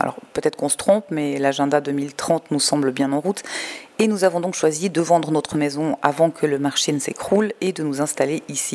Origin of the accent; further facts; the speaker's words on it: Fribourg, Switzerland; moved away as an adult; now in Paraguay; je viens du canton de Fribourg et je vis depuis 3 semaines dans une communauté au Paraguay avec mon mari et nos 2 filles de 12 et 14 ans.